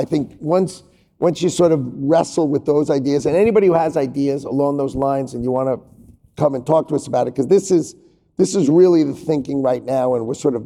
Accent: New York, United States; New York. I grew up on Long Island.

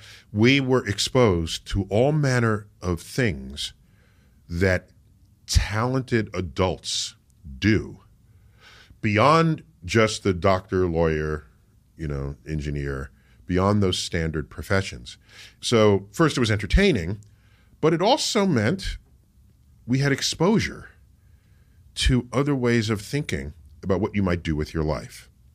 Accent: New York City, New York, United States; So I grew up in the Bronx. And in New York City, surely as is true in London, you don't have a relationship with the night sky.

